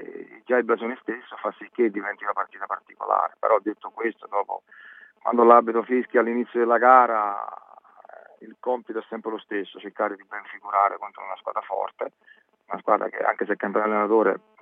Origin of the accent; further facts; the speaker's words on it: Avellino, Campania, Italy; io poi sono campano, conosco la B, andavo da Avellino a vedere la Serie A contro il Napoli